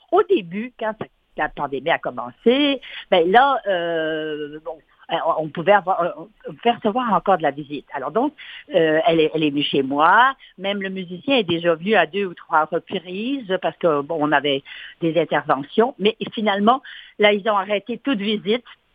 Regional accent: Quebec, Canada; Pas juste nous, en tant que Québécois.

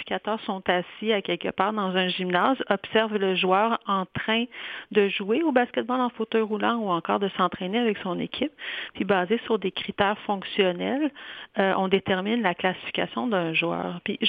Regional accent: Quebec, Canada; Au Canada, je suis du Québec.

